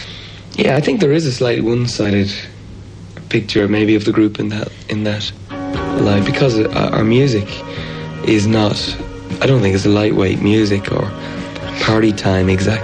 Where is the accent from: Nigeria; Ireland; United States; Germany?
Ireland; Just the way people are. We're Irish. I mean, Irishmen can't be serious for very long, you know?